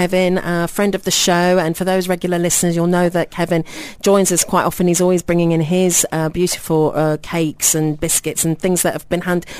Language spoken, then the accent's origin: English; England, United Kingdom; I'm British, English